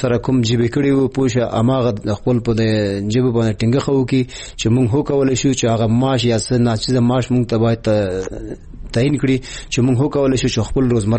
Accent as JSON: {"language": "Pashto", "country": "Afghanistan", "said": "مونږ افغانان یو"}